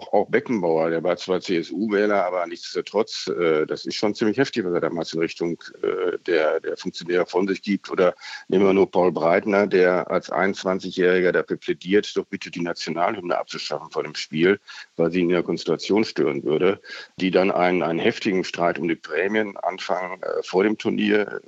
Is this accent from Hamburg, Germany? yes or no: no; North Rhine-Westphalia, Germany; Ich bin ja in der Nähe von Dortmund aufgewachsen